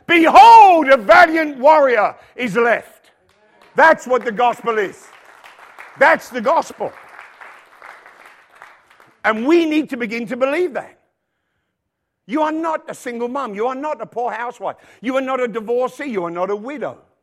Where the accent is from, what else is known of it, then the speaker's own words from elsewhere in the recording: England, United Kingdom; moved away as an adult; when I came to this country in 1978, I met a great people. And I'm an Englishman.